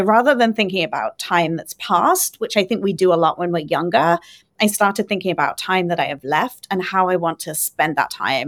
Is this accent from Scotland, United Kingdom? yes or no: no; Swindon, South West England, United Kingdom; So I'm from a town called Swindon, which is 80 miles west of London in the UK. So it's very close to Bath, in fact.